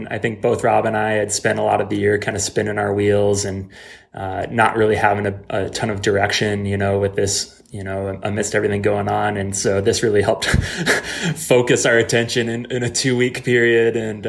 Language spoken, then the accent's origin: English; Missoula, Montana, United States; So I hail from Missoula, Montana, where I think it's cold in the winter.